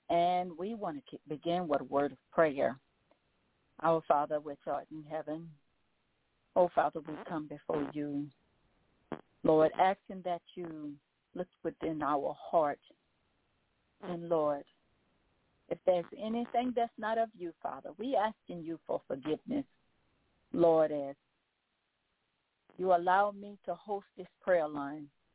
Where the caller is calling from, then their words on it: Baton Rouge, Louisiana, United States; I'm calling from Baton Rouge, Louisiana.